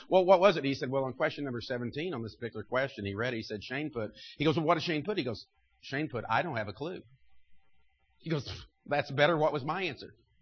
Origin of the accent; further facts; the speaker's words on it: Missouri, United States; by the way, I'm from Missouri, so you can guess where the bias will, this will be.